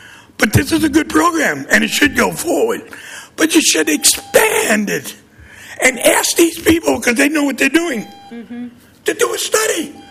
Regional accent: New York, United States; I grew up in Brooklyn, New York, in Bedford-Stuyvesant.

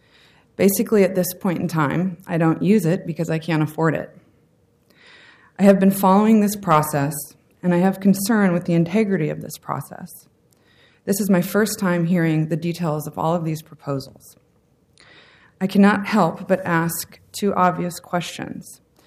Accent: Oregon, United States; I'm a member of this community. I've been born and raised in Oregon.

